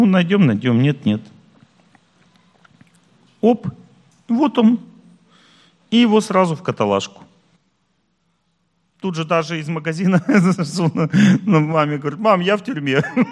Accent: Tolyatti, Samara Oblast, Russia; Мы из Тольятти, оба с ним. Он поехал домой делать загранпаспорт

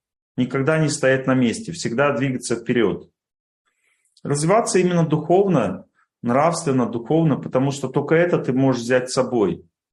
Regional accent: Urals, Russia; Я простой парень из Урала, как бы, и любые вопросы простые

